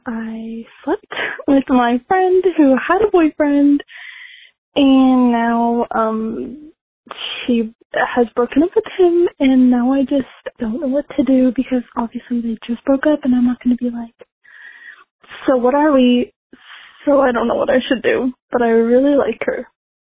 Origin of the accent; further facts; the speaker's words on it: Las Vegas, Nevada, United States; I'm from Las Vegas.